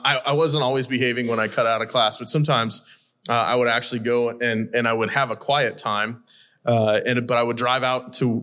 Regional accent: Montana, United States; So one of the things that you may or may not know about me is I grew up in Western Montana.

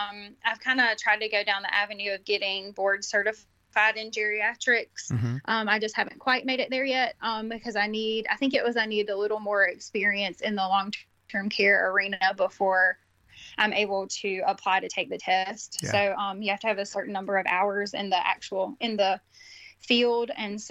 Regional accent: Batesburg-Leesville, South Carolina, United States; I grew up around here in Leesville, South Carolina, or Batesburg, Leesville. A lot of people know it for Sheely's Barbecue. So if you've ever heard of Sheely's, that's where I'm from. That's my hometown.

